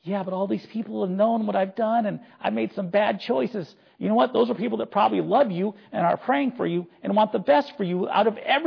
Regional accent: United States; Yes, I'm an American.

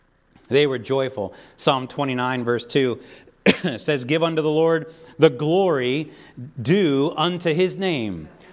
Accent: Pennsylvania, United States; but I'm a Pittsburgh Steelers fan because I grew up near Pittsburgh, all right?

